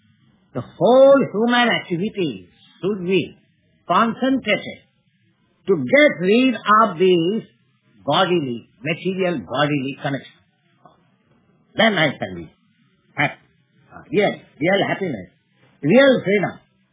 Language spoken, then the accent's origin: English; India; English is a second language; Now, I am Indian. Suppose I find some gentleman in the street of New York, an Indian.